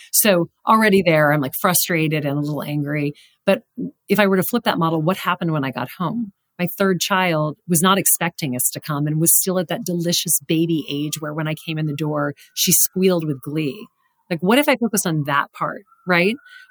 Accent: Louisiana, United States; I didn't know that growing up from Louisiana.

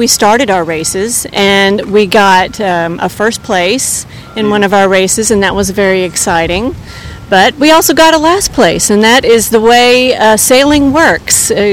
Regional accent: Houston, Texas, United States; I'm from Houston, Texas.

